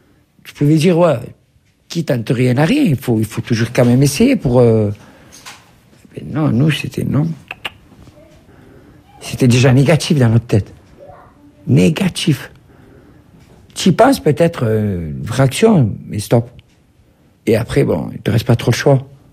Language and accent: French; France; born there; Je suis né en France, je suis français.